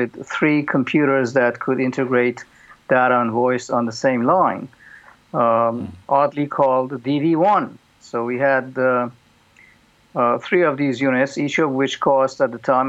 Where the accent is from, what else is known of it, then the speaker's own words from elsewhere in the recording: Iran; English is a second language; moved away as an adult; I was born and raised in Iran